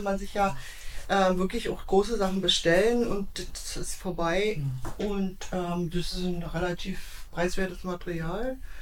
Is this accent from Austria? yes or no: no; Zossen, Brandenburg, Germany; now in Rehagen, Germany; Ich bin ja keine gebürtige Rehanerin. Ich bin ja aus Zossen. Meine Oma war aus Rehagen und ich habe dieses Nest hier immer geliebt. Ich wollte hier immer her.